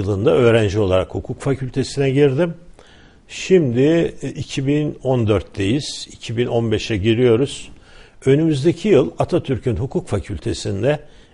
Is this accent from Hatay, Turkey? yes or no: no; Ankara, Turkey; Efendim ben doğma büyüme Ankaralıyım. Evet. Belki biraz fazla Ankaralıyım. Ankara'da doğdum ve hayatım hep bugüne kadar Ankara'da geçti.